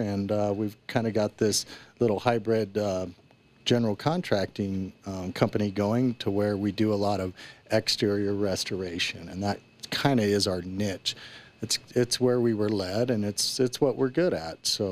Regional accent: Bailey, Colorado, United States; Well, I am from here in Colorado. So you're a native. I'm a local native here in Colorado, and... I was raised up in the mountains and a nice little town called Bailey.

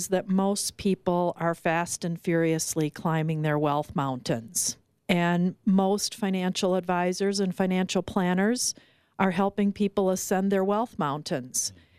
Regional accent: Rochester, Minnesota, United States; I'm a Midwesterner. Grew up, born and raised in Rochester, Minnesota.

